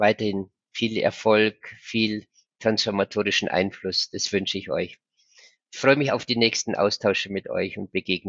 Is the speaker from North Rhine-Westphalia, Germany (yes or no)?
no; Munich, Bavaria, Germany; Ich bin 2 Blöcke weiter aufgewachsen im Münchner Schlachthofviertel, ja, südlich von der Theresienwiese.